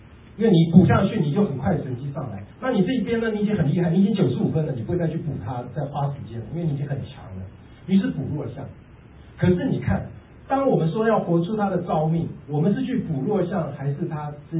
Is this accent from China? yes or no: no; Taiwan; 我是从台湾来的